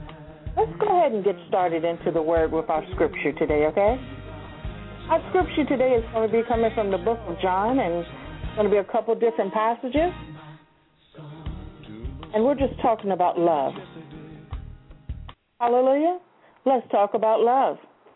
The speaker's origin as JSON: {"language": "English", "town": "San Antonio", "region": "Texas", "country": "United States", "said": "I come to you from San Antonio, Texas, as your host"}